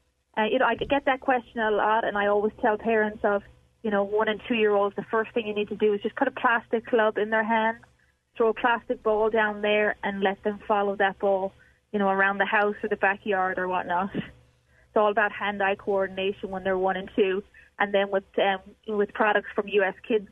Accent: Ireland; moved away as an adult; now in United States; you can probably hear the accent. So I'm not from America, and I grew up playing golf in Ireland. I came to play college golf in America when I was 18

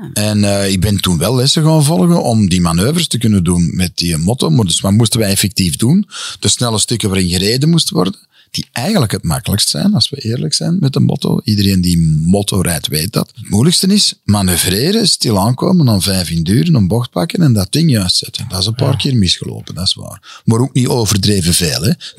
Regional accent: Antwerp, Flanders, Belgium; also born or lived in Ghent; Ik ben absoluut geboren Gentenaar, maar absoluut ook getogen Antwerpenaar.

